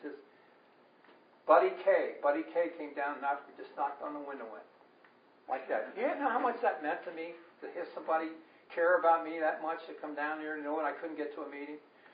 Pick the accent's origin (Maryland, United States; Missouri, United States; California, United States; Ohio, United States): Ohio, United States; Cincinnati; My sponsor was from Boston, Pat Brady, and I was from Cincinnati, and every one of those people were good old Southern Rebel boys.